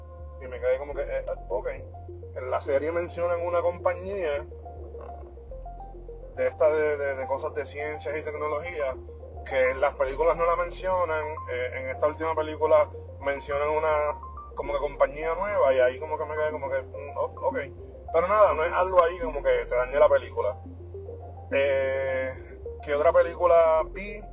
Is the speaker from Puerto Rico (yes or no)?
yes; Puerto Rico; Que somos nosotros los puertorriqueños, somos expertos en todo.